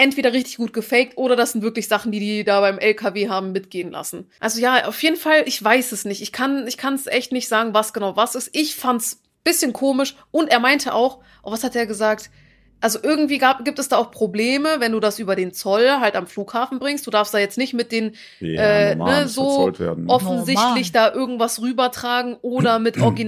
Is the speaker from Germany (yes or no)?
yes; Germany; accent: German; Also ich spreche eigentlich fließend Türkisch soweit, aber ich habe einen deutschen Akzent drin, so wie jeder